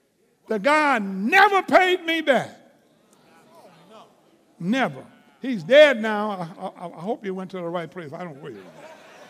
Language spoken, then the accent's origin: English; Sacramento, California, United States; She said, where are you from? I said, Sacramento, California.